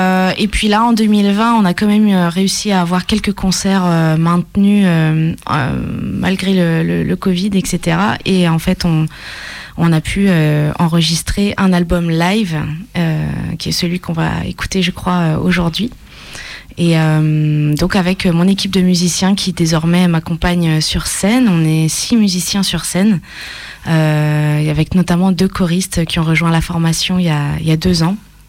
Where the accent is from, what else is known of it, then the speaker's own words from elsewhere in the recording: Mâcon, Bourgogne-Franche-Comté, France; parce que je suis originaire de Mâcon, pas très loin.